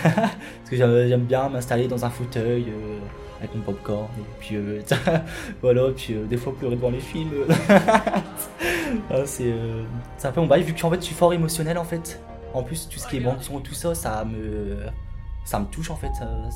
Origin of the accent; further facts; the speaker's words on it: Hazebrouck, Hauts-de-France, France; donc j'ai 21 ans, je suis d'originaire d'Hazebrouck et j'habite à Averskerk. Je vis actuellement encore avec mes parents, donc mes parents, mes deux sœurs et mon frère. Je suis aussi né dans une famille ouvrière.